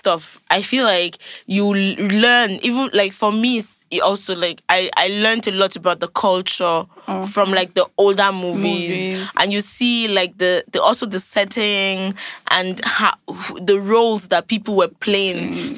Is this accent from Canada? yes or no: no; Nigeria; accent: Yoruba; I'll put my Yoruba accent into it.